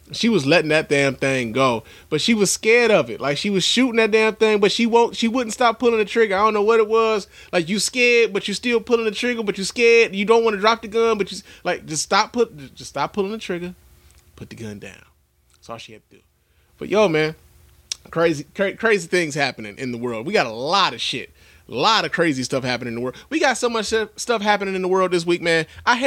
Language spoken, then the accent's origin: English; Chicago, Illinois, United States; I'm from Chicago too. So it's like, yo, man, all my life, this time of year, it's been snowy and it's been cold.